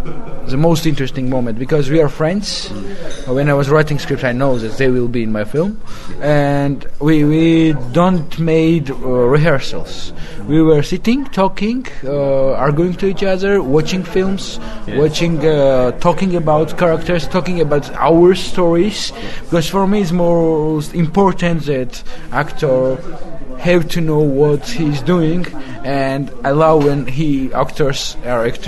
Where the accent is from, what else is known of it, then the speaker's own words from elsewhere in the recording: Georgia; English is a second language; and also I'm from Georgia, where this family is a strong institute still.